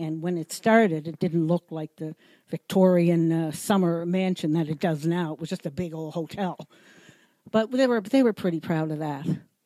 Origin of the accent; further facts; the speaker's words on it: Fall River, Nova Scotia, Canada; Growing up in Fall River, we had to take the bus, and it was Fall River East and Fall River West.